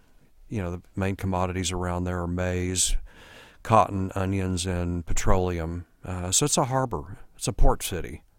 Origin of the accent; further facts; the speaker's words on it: Corpus Christi, Texas, United States; I was born in Corpus Christi, Texas. Corpus Christi was kind of a child's paradise. You know, there was the beach. I lived on the bay. It's a coastal town, coast of Texas.